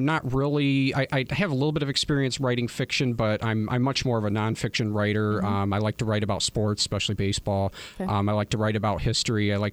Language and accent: English; Battle Creek, Michigan, United States; I'm originally from Battle Creek. I moved to the area in 2012 when I was originally offered this position.